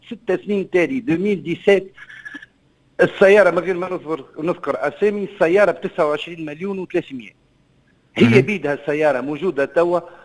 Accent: Tunisia; شركات لي زيترونجي كانت عندنا في تونس بعض الشركات لتوا لا رجعت

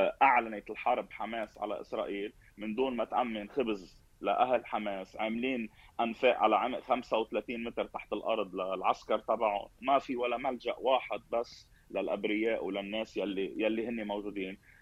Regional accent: Lebanon; ونحن كلبنانيين

